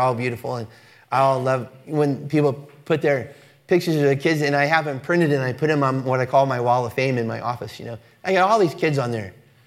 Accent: Los Angeles, California, United States; And I'm from Los Angeles, and I grew up in very racially mixed environments, and I'm very comfortable in racially mixed groups.

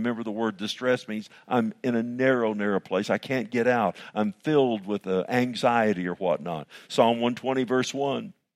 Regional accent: Fort Worth, Texas, United States; I love Fort Worth, okay? I grew up in Fort Worth, and I knew all the streets when I was a little boy

